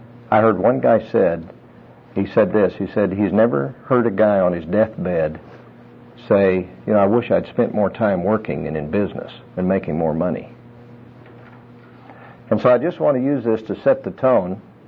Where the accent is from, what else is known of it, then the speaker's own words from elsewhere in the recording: New Mexico, United States; I grew up in New Mexico, and I grew up on a ranch. I didn't have a saddle for my horse until I was 11 years old, and I started riding a horse when I could really walk, about 3 years old.